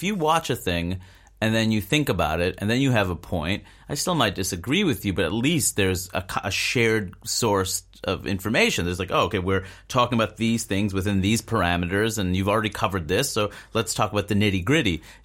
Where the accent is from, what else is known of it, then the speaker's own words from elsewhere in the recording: New York City, New York, United States; Like, you know, I grew up in New York City. Like, there is, you know, I grew up with a great deal of self-esteem in part because I had other brown people around me.